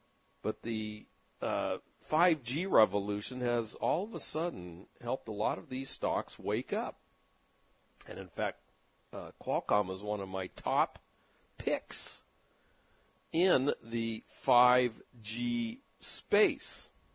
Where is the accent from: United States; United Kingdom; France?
United States; San Diego, California; I've known about this little company for a long time because it's from my hometown of San Diego